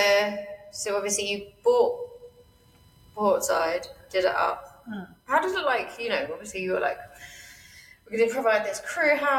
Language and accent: English; United Kingdom; Yeah, from the UK.